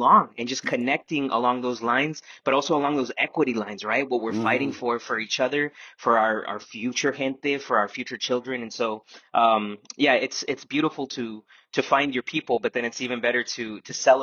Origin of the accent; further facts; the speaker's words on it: El Paso, Texas, United States; And I come from El Paso del Norte, the El Paso region, the frontera, which is right on the border of El Paso.